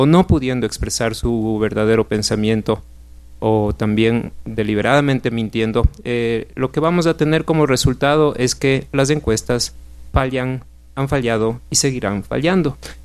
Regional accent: Ecuador; en el caso de sociedades como la ecuatoriana, porque tenemos a una enorme porción de la población por fuera del sistema de participación política.

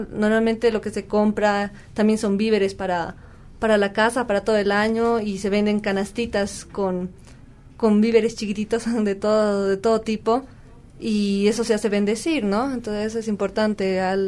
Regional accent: La Paz, Bolivia; Yo soy de La Paz, para empezar.

